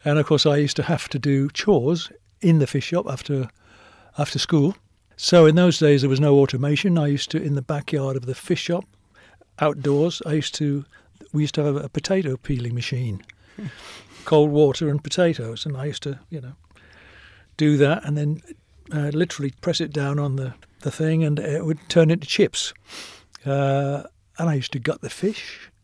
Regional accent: Chester-le-Street, North East England, United Kingdom; I was born in November 41, and Mr. Hitler was just across the water, really, in those days. So I think I was about three, or maybe under a bit less than three, when we went to Chester-le-Street Street, which is where I grew up, actually.

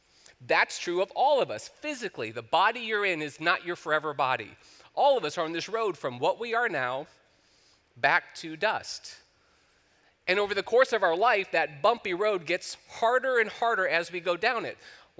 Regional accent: Ohio, United States; also born or lived in Kentucky; Now, I grew up in Ohio, and I lived a lot of years in Kentucky.

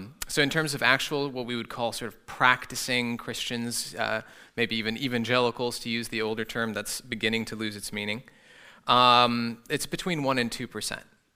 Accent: Germany; when I was about 12, 13 years old, some of you know my dad, and that I grew up in Germany.

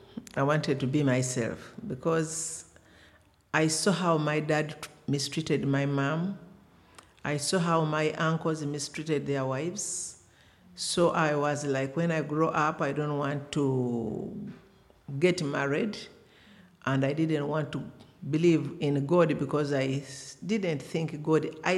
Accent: Uganda; And I come from Uganda, but we do church planting in Kenya, Uganda, and Tanzania. A born-again Christian.

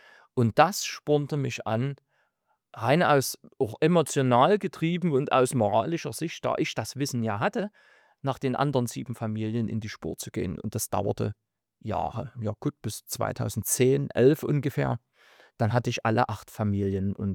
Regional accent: Kreischa, Saxony, Germany; Ich bin Jahrgang 77 und in meinen 20er Jahren, also in den 90er Jahren, habe ich sehr gern für unser Amtsblatt meiner Heimatgemeinde Kreischa die Rubrik Heimatgeschichte geschrieben.

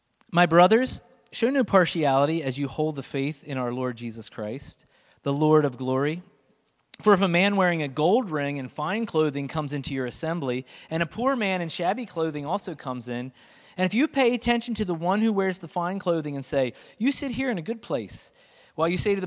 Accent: Pennsylvania, United States; despite the fact that I was white, I was from Pennsylvania, and I was dressing like a moron.

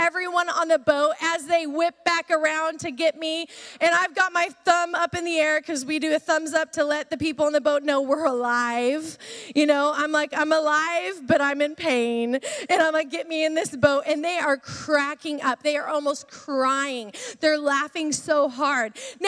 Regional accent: Pacific Northwest, United States; Well, my family and I grew up in the Northwest, and growing up in the Northwest, during the winter, we were skiing on the mountains.

